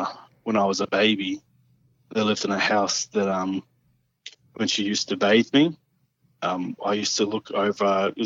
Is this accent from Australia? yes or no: yes; Queensland, Australia; I grew up in the Blackall Range, so love nature and bushwalking and hiking and that sort of thing.